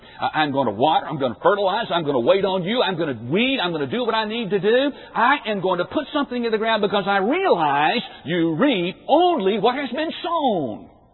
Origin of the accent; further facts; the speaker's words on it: Memphis, Tennessee, United States; I grew up in Memphis, Tennessee, big city right in the middle of all the traffic, and I don't have any experience in gardening.